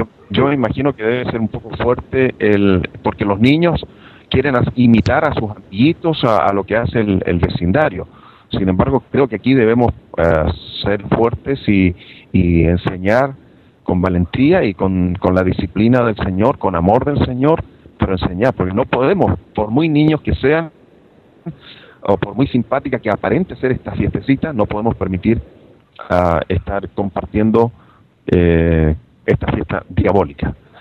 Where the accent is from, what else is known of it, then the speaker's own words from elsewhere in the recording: Chile; sé que en mi país de Chile